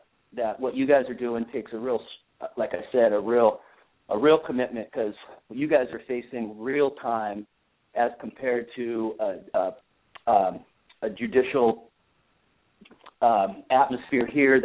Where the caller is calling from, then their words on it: Marina, California, United States; I'm calling from Marina, California